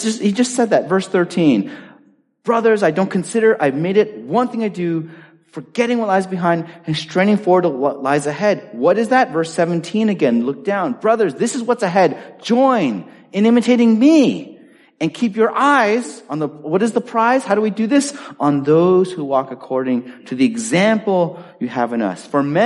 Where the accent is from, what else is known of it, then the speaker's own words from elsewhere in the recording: California, United States; At least when I grew up in California, they didn't even get our fourth quarter grades, apparently.